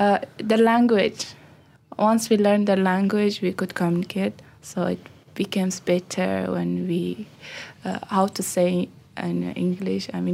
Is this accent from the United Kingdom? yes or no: no; Afghanistan; English is a second language; now in Malaysia; I'm from Afghanistan. I have been in Malaysia since 2017.